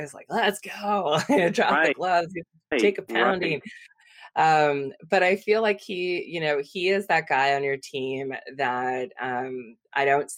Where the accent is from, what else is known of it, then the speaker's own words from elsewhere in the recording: California, United States; So I grew up in the Bay Area.